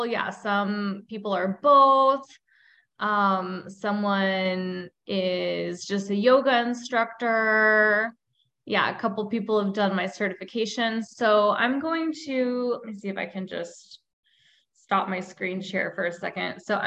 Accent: Florida, United States; I'm from Florida, so I'm a beach girl at heart.

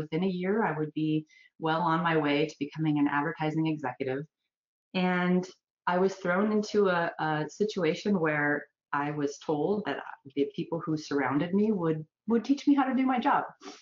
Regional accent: Phoenix, Arizona, United States; after growing up in Phoenix, Arizona my whole life, I wanted to go to LA.

